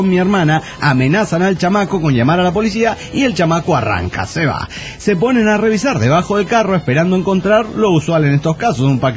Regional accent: Golden, Colorado, United States; Hola, ¿cómo están? … de Golden, Colorado.

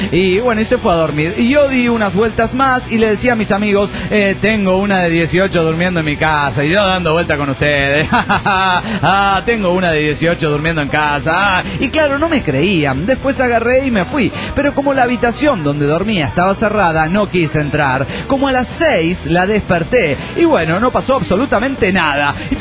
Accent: La Palma, Michoacán, Mexico; Pues resulta que en mi pueblo natal, La Palma, Michoacán, México, tenemos una especie de laguna.

